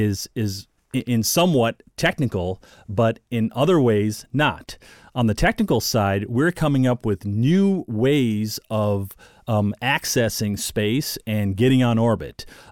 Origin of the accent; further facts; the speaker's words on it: Minnesota, United States; But a little bit about me. I was born and raised in Minnesota.